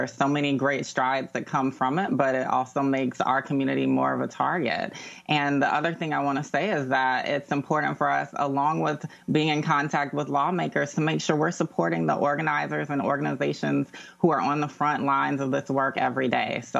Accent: Georgia, United States; You know, I'm from Georgia, and when I think about my life, all of my identities have played a role in the way that I've navigated society

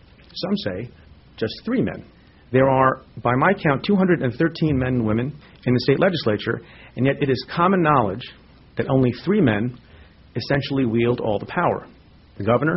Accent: India; moved away; I'm an immigrant from India, which is overpopulated.

